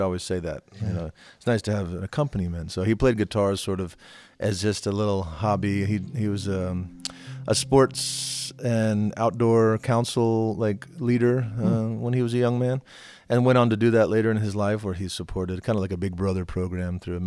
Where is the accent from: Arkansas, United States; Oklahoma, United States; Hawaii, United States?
Arkansas, United States; But, growing up in Arkansas and knowing somebody that would be president and having a dad that was a football star